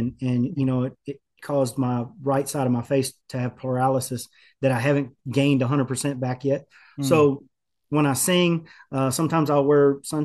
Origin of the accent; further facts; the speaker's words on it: Texas, United States; also born or lived in Houston; because I was born in Houston, but I wasn't raised down here. I was right. actually raised in Northeast Texas and in a very small country town. And I was raised on a ranch.